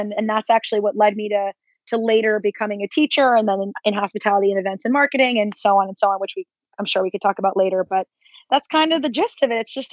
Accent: New Jersey, United States; And I grew up in New Jersey in a 6,000 person town.

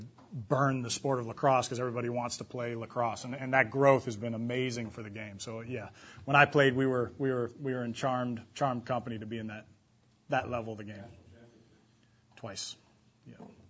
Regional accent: California, United States; I grew up in the Bay Area. I played lacrosse for a club team

